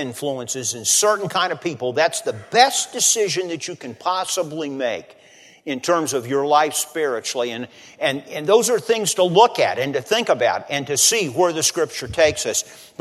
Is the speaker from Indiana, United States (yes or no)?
yes; Plainfield, Indiana, United States; You know, I grew up loving the town where I was raised in Plainfield, Indiana.